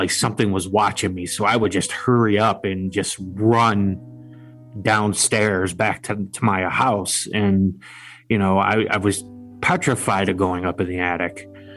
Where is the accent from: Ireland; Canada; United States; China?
United States; Buffalo, New York; And I grew up on the Lower West Side of Buffalo, New York, which is a very historic area.